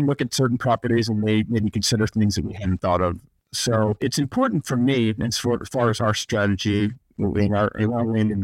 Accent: Pennsylvania, United States; And I'm from Pennsylvania. I haven't spent a lot of time in northeastern Pennsylvania

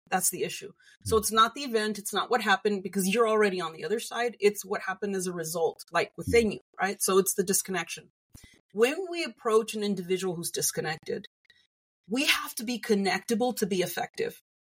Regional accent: United States; Like, I'm Mexican American, so it's a little bit different

